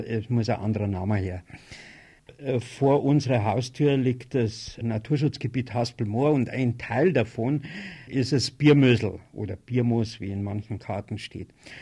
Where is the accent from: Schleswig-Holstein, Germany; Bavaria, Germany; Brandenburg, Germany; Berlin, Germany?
Bavaria, Germany; Hörbach; meinem Heimatort Hörbach